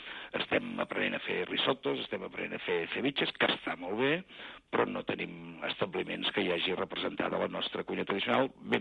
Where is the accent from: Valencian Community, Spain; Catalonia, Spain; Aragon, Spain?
Catalonia, Spain; Girona; vam posar de Girona perquè nosaltres som de Girona